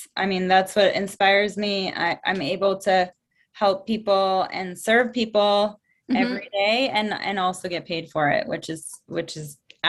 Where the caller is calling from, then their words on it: Calgary, Alberta, Canada; I am tuning in from Calgary, Alberta in Canada, just right close to the Rocky Mountains.